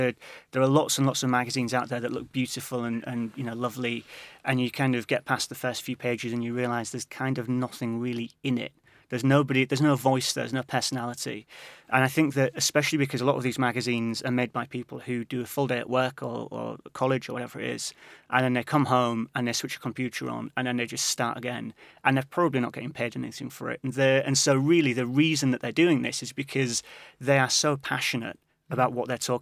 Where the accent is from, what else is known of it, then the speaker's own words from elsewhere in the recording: Yorkshire and the Humber, United Kingdom; but I'm from East Yorkshire, so I don't go over that side too often.